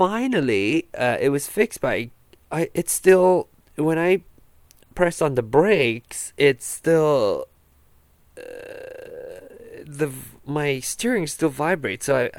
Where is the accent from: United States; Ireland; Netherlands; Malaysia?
Malaysia; Penang; in Penang, where my hometown is